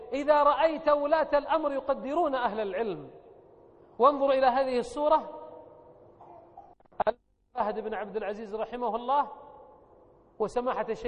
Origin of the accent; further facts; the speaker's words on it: Saudi Arabia; عندنا في السعودية